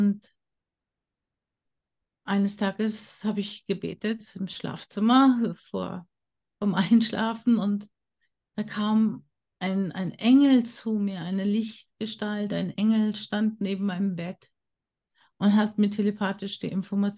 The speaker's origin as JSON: {"language": "German", "country": "Germany", "tie": "born or raised there", "said": "wie wir alle zum Beispiel in Deutschland, wo ich aufgewachsen bin, mitbekommen haben"}